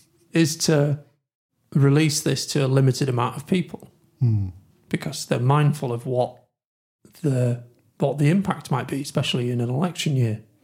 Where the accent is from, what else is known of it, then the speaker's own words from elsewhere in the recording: United Kingdom; I'm British, so it takes about 100 years for us to adapt to anything, doesn't it?